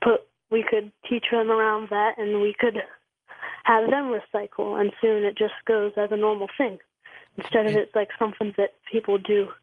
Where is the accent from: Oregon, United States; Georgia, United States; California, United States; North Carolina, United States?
Oregon, United States; I'm from Oregon.